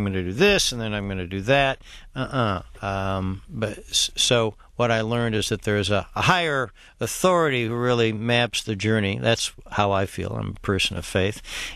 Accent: Midland, Texas, United States; came back to my hometown of Midland and joined a law firm.

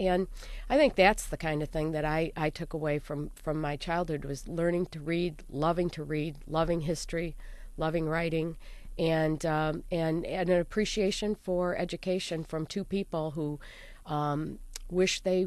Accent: Grand Rapids, Michigan, United States; And I grew up in Grand Rapids on the banks of the Grand River and had a great childhood

